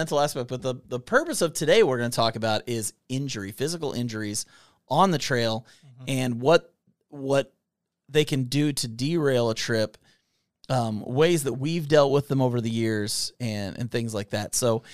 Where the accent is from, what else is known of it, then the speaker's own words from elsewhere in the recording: Kentucky, United States; We are two idiots from Kentucky who are just telling you what we've dealt with.